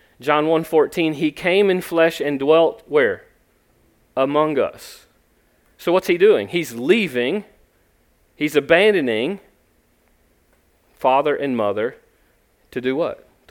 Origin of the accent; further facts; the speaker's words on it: the South, United States; accent: South Georgia, North Florida accent; I grew up in the South. You can probably tell by my accent, although it's not Texan. It's actually South Georgia, North Florida accent.